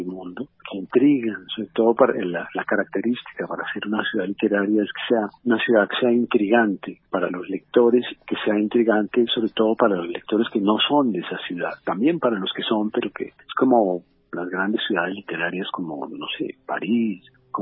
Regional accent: Bogotá, Bogotá Capital District, Colombia; yo soy bogotano y yo siempre he querido o quería hacer una novela que como trasfondo tuviera la ciudad

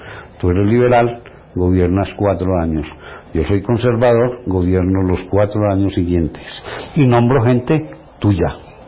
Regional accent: Valle del Cauca, Colombia; Por eso yo no me siento valluno, a mí me dicen, ah, valluno, yo no. Yo soy vallecaucano, no valluno.

